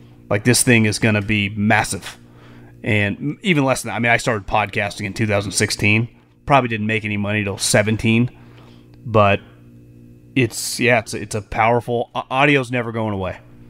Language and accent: English; Midwest, United States; I grew up in the Midwest, and TV wasn't a big deal until the Cardinals or the Rams were playing.